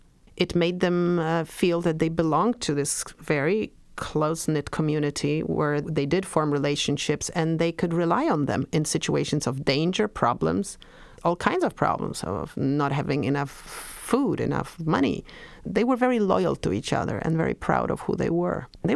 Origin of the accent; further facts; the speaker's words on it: Warsaw, Masovian Voivodeship, Poland; I was born in Warsaw, and I was raised in the downtown core of Warsaw, which is not far from Gnojna Street.